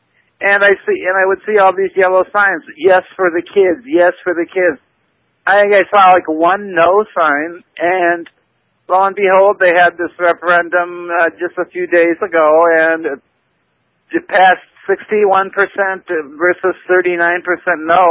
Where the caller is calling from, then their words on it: Minnesota, United States; Hi, I'm in Minnesota